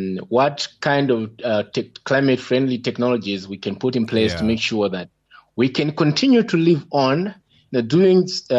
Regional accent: Zambia; I come from Zambia.

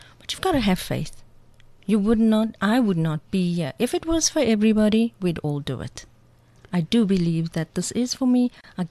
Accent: South Africa; I'm a woman, I'm black, I'm intelligent. Why can't I? I'm South African, born and bred.

